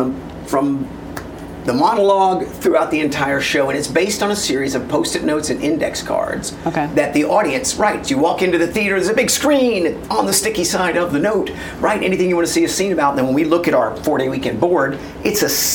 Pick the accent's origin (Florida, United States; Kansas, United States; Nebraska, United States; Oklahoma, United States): Oklahoma, United States; Tulsa; No, I'm from Tulsa, Oklahoma.